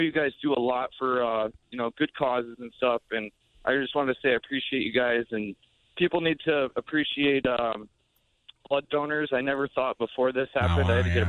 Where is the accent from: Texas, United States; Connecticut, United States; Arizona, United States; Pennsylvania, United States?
Connecticut, United States; No, I was actually living in California. I'm from Connecticut, from the 203.